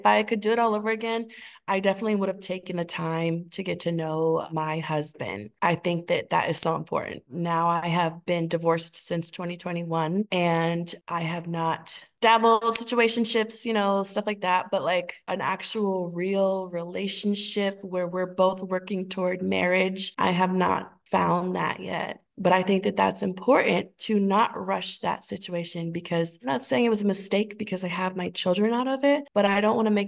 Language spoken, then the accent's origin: English; North Carolina, United States; So originally I'm from North Carolina, joined the military at 23 and I got out in 2022.